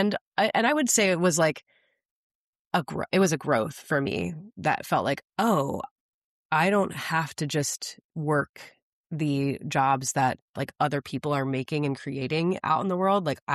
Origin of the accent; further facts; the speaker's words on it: Midwest, United States; I grew up in the Midwest, so I didn't have a ton of education in the realm of climate science.